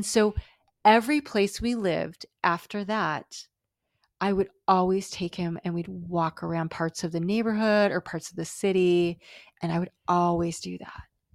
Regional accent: California, United States; Steve and I were living in Boston, and I was, you know, I'm from California

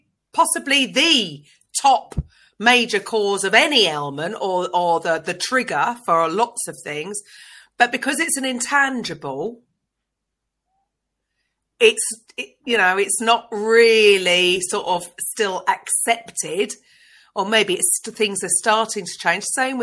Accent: Tunbridge Wells, South East England, United Kingdom; I was brought up in Tunbridge Wells.

